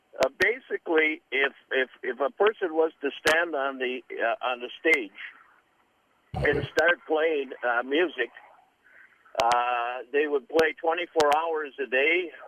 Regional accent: Roseville, Minnesota, United States; Well, I was born and raised outside of Minneapolis in a town called Roseville.

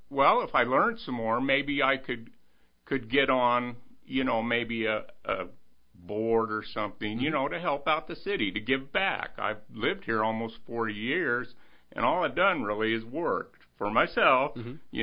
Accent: Denver, Colorado, United States; moved away as an adult; Well, I grew up mostly in the Denver area

